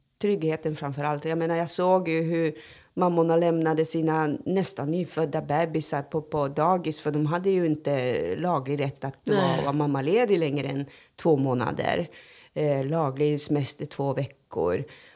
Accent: Japan; also born or lived in Gävle, Sweden; now in Sweden; Gävle lasarett faktiskt. Ja, men jag flyttade dit innan jag flyttade. Ja, fyllde 1 år. Så att jag är uppvuxen i Japan.

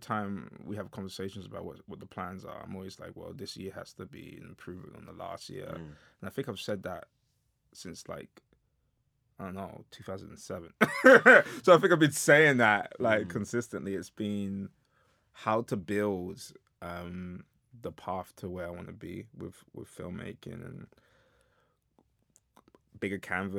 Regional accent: London, United Kingdom; I'm from South London

